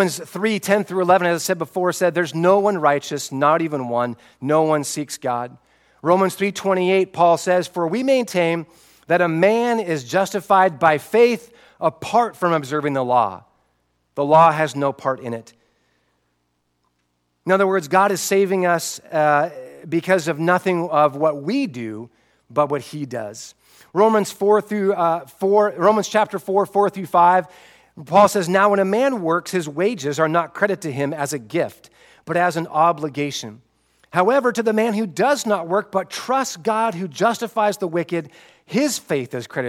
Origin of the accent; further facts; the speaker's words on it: Spokane, Washington, United States; That was the hot spot when I was a kid growing up in Spokane, Washington, right?